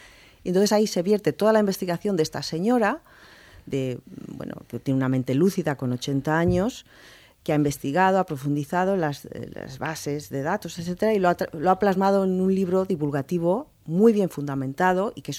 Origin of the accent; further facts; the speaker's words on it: Alicante, Valencian Community, Spain; now in Valencia, Spain; Yo me vine a Valencia a estudiar Bellas Artes, porque yo quería pintar. Me vine desde Alicante, y tal.